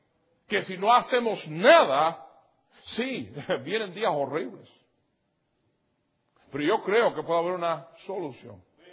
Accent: Cuba; now in United States; Soy cubano y orgulloso de ser cubano, pero estoy consciente que vivo en este país.

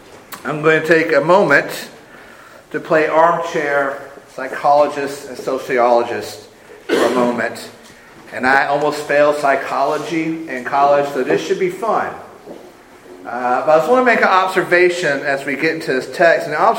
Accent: Sumter, South Carolina, United States; Both Beth and I were born and raised in larger towns. I'm from Sumter, Beth is from Spartanburg.

